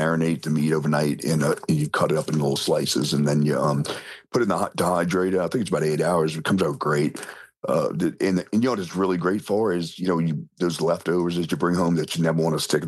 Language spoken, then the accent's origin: English; New Orleans, Louisiana, United States; But that being said, yeah, I am from New Orleans, and we can cook as healthy as we want to.